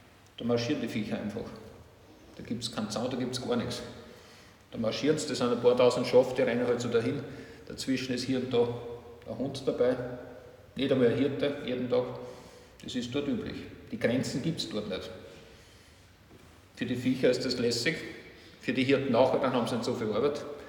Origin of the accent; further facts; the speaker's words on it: Upper Austria, Austria; Bei uns im Innviertel, wir haben es ein bisschen kleinstrukturierter gehabt, zumindest in meiner Umgebung.